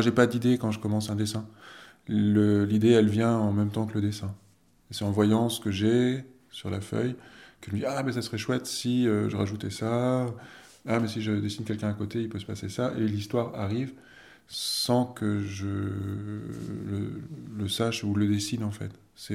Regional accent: Provence-Alpes-Côte d'Azur, France; born there; also born or lived in Marseille / Paris; now in Die, France; j'ai 47 ans, j'habite à Die depuis une dizaine d'années. Avant, j'habitais à Marseille, et encore avant à Paris. Et je suis né dans les Hautes-Alpes.

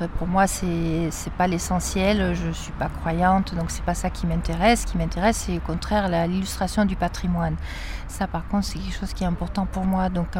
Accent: Marseille, Provence-Alpes-Côte d'Azur, France; moved away; Donc on est marseillais d'origine, hein. J'ai perdu l'accent, je sais, mais voilà. Et je suis venue m'installer dans le Die Wa en 86

